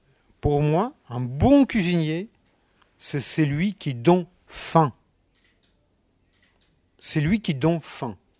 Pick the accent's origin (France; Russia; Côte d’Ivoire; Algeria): Russia; born there; French is a second language; Je suis né en Russie, j'ai 55 ans, je suis né sur les bords de la Volga.